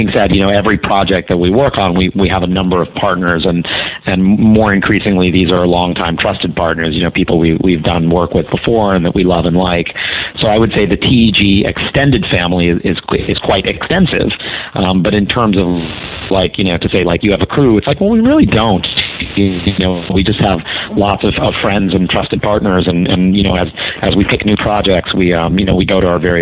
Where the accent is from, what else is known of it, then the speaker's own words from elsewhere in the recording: New York City, New York, United States; I grew up in New York City, right here in the city, and my parents were lovers of the arts